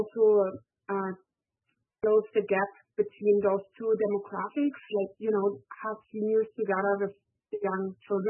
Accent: Watson Lake, Yukon, Canada; from Watson Lake.

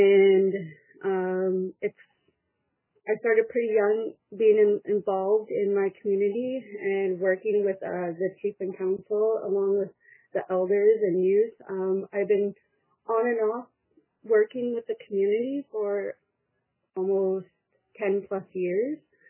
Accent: Nahanni Butte, Northwest Territories, Canada; I am from Nahanni Butte, North Coast Territories.

